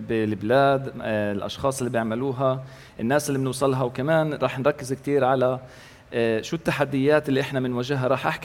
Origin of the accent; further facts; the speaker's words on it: Israel; first language Arabic; English is a second language; an Israeli Arab, because growing up, I had to learn Arabic in school because it's my mother tongue, Hebrew as the language of the country, and Israel and English as the language of the world.